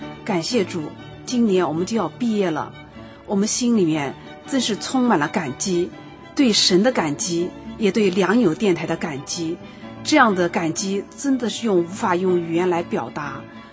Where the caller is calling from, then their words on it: Nanjing, Jiangsu, China; 我是来自江苏省南京市的